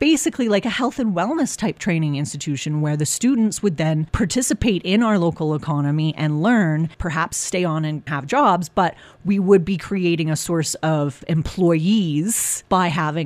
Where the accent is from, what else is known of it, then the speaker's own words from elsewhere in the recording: Canada; Is that not our modern sense of success as Canadians?